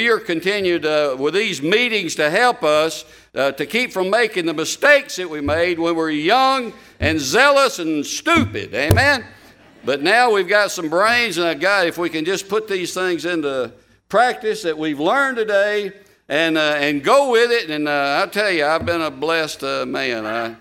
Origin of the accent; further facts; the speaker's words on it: United States; And we're American. We're pro-American. We love Canada.